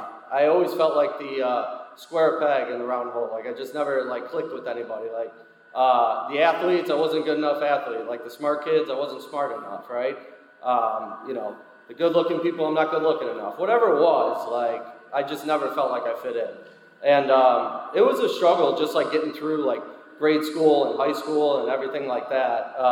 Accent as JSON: {"language": "English", "town": "Chicago", "region": "Illinois", "country": "United States", "said": "We live in, like, a two-flat apartment in Chicago. I'm from Chicago"}